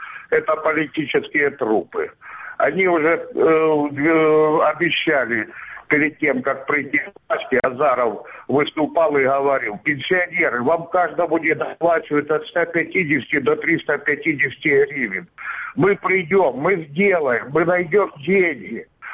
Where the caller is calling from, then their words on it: Pervomaisk, Luhansk Oblast, Ukraine; город Первомайск, Луганская область, оккупированная территория.